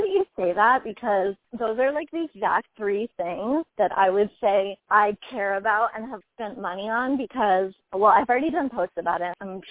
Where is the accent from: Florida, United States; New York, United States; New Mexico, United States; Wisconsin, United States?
Florida, United States; we grew up in Florida and we thought it was cool to just lay outside and like rub baby oil on ourselves for like 8 hours.